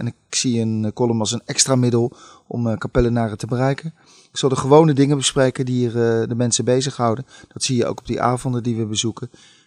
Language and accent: Dutch; The Hague, South Holland, Netherlands; Ik ben Hagenaar van origine.